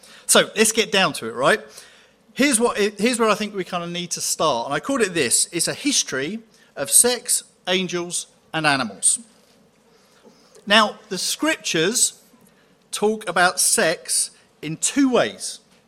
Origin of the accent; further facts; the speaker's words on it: United Kingdom; It's because we are going to talk about sex as British Christians.